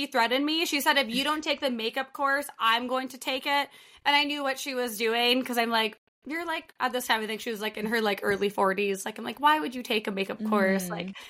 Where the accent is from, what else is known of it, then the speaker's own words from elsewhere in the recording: Edmonton, Alberta, Canada; So I'm from Edmonton, Alberta, Canada.